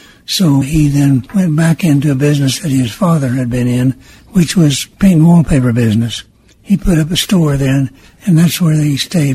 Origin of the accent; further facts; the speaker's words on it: Miami, Oklahoma, United States; also born or lived in Springdale, Arkansas; now in Fayetteville, United States; I was born in Springdale, Arkansas. My father was in World War I. My mother had come to Springdale to have her baby. My dad then got out of the Army. I was 10 months old. He took me immediately to Oklahoma and would never let me leave.